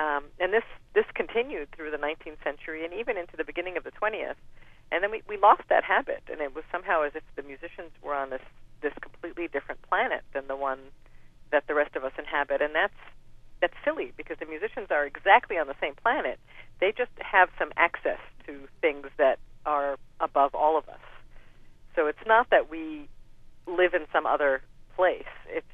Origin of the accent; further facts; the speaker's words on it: Israel; now in United States; when I was growing up in Israel, it was like being called